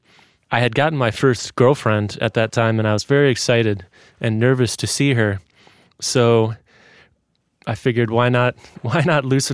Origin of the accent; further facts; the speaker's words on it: Shaker Heights, Ohio, United States; now in St. Paul, United States; I am from Shaker Heights, Ohio, and I currently live in St. Paul, Minnesota.